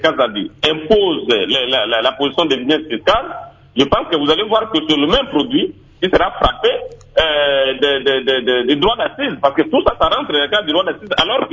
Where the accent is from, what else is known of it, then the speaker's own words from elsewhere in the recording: Ecuador; même chez moi en Équateur